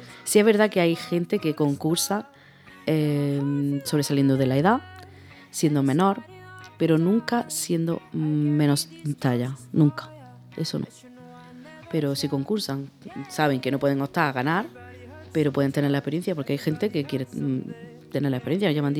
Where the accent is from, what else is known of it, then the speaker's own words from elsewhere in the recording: Motril, Andalusia, Spain; En Motril.